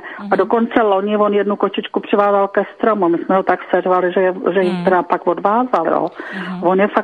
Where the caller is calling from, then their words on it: Jihlava, Vysočina Region, Czechia; já jsem tady posluchačka z Jihlavy